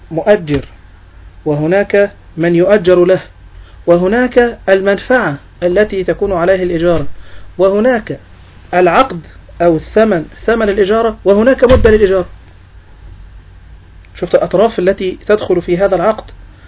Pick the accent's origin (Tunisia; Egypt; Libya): Egypt; مثلا عندنا في مصر مسألة الايجار اللي بيسموه ايجار دايم